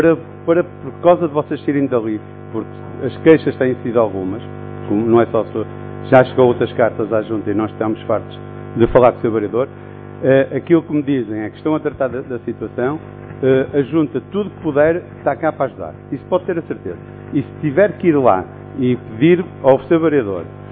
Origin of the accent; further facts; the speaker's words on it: Porto, Norte, Portugal; Eu nasci no Cerco do Porto, moro no Cerco do Porto.